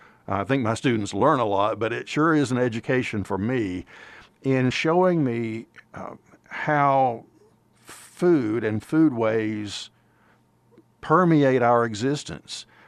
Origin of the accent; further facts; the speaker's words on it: Greeneville, Tennessee, United States; I grew up in Appalachia. I grew up in Greenville, Tennessee, which is the only Greenville in America with the extra E in it, G-R-E-N-E-V-I-L-L-E. We're very passionate about that extra E in my hometown. It's a farming community.